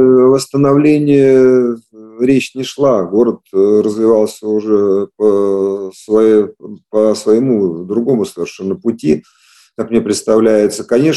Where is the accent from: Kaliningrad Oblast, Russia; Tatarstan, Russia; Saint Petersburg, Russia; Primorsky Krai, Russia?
Kaliningrad Oblast, Russia; Kaliningrad; И в 57-м году уже здесь я родился, как коренной калининградец.